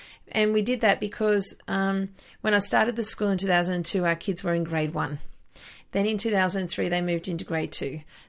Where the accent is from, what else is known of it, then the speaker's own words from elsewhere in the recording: Armidale, New South Wales, Australia; we organised a group of volunteers from my hometown of Armidale